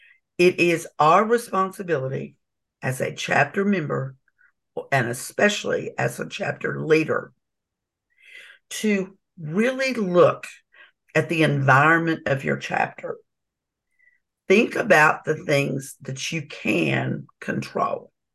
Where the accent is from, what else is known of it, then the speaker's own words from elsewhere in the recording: Texas, United States; I'm from Texas, and I am the other Southwest region rep for this committee.